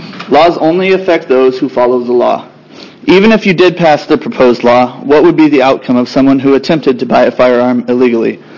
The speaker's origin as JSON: {"language": "English", "town": "Gresham", "region": "Oregon", "country": "United States", "said": "I am from Gresham, Oregon."}